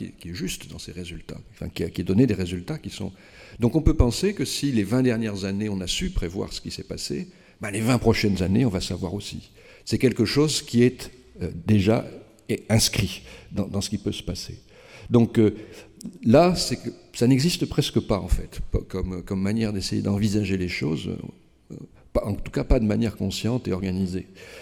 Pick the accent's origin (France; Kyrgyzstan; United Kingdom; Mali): France; Paris, Île-de-France; parce que moi je suis parisien